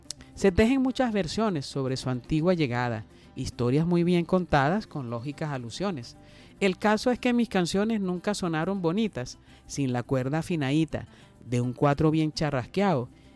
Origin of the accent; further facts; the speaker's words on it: Venezuela; el 4 es Venezuela, el 4 somos los venezolanos.